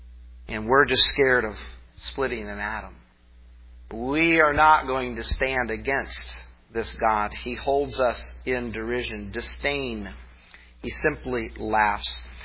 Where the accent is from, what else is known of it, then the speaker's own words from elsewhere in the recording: United States; as a Christian and as an American, when we see all the chaos going around in our country